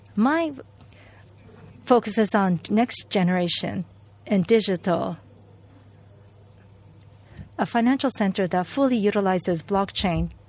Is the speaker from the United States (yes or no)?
no; Kobe, Hyogo, Japan; I'm from Kobe.